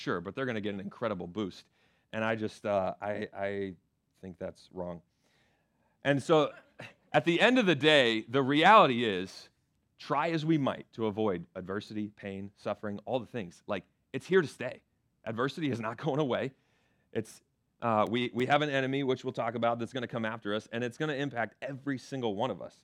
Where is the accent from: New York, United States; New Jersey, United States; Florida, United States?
Florida, United States; I grew up in Florida. Classic thing with this is whenever there's a hurricane coming